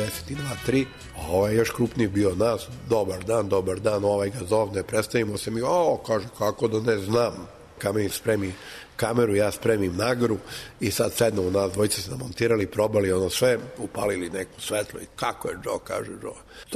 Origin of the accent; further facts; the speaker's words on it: Serbia; mi smo iz Jugoslavije, naš glavni grad je Beograd